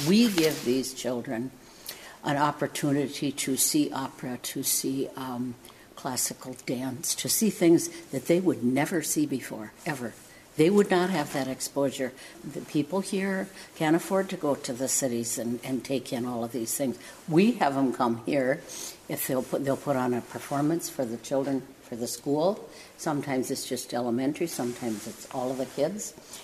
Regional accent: Minnesota, United States; No, I grew up on the Iron Range. Ended up here.

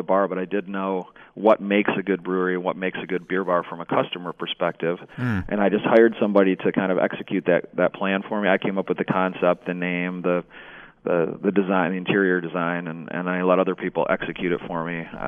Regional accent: Grand Rapids, Michigan, United States; also born or lived in Boston / Los Angeles / Chicago; I grew up in Grand Rapids, moved away for 20 years, lived in Boston, Los Angeles, and then Chicago for 10 years, and moved back to Grand Rapids from Chicago in 2007

